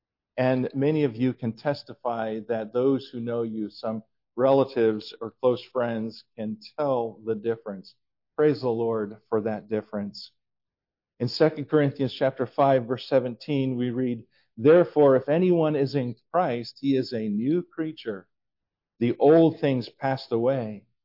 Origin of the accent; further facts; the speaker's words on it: United States; But I'm American, you know, so Canadian-American.